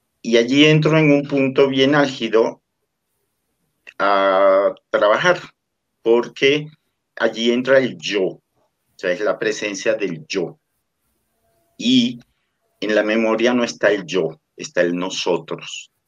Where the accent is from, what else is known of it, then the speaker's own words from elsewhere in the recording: Delta Amacuro, Venezuela; yo nací en Venezuela, me formé en Venezuela. Por razones de trabajo, mis padres tuvieron que irse a vivir al delta del Orinoco. O sea, no fue en plena civilización donde yo me crié o pasé mi infancia.